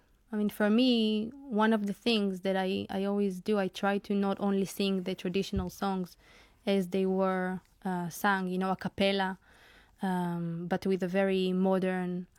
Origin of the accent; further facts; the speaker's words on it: Jerusalem, Jerusalem District, Israel; Well, I come from Israel, from Jerusalem. That's where I was born. And I was, well, my father is of Persian heritage. Both his parents come from Iran, from Isfahan, so they're Jews from Iran.